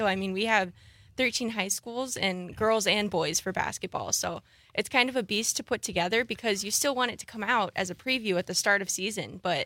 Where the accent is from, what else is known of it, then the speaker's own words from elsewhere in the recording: California, United States; I came out here from California and played soccer at GB.